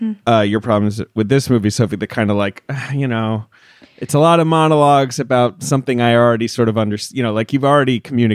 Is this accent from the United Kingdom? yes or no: yes; United Kingdom; I grew up in Britain, much like Sophie